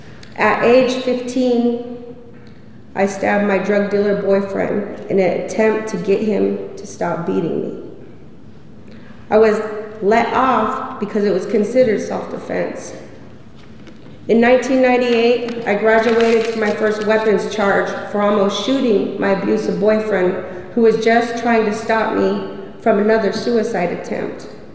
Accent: Pendleton, Oregon, United States; For me, doing crime would become a way of life growing up on the Umatilla Reservation near Pendleton in the 80s and 90s.

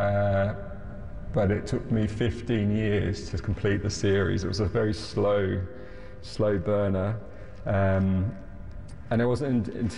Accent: England, United Kingdom; also born or lived in Australia; I grew up in Australia and England, backwards and forwards. And when I returned to England to live fully when I was about 14

